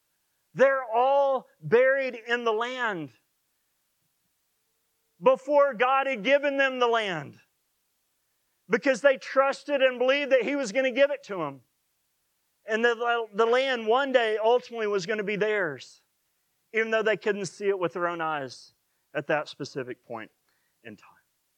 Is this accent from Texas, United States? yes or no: no; Frederick, Oklahoma, United States; I'm from Frederick, Oklahoma, out in the middle of nowhere. That's my home. That's where my family is.